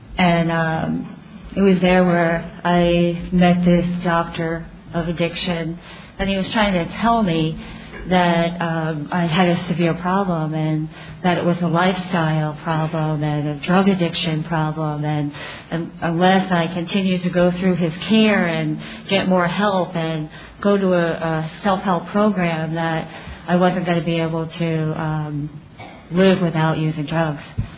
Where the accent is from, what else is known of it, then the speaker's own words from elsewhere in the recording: Bronx, New York, United States; also born or lived in Lancaster / Harrisburg; now in Simi Valley, United States; I come from Bronx, New York. That's where I was born and raised. Lived in Lancaster, Pennsylvania, Harrisburg, Pennsylvania. And I'm a current resident of Simi Valley, California.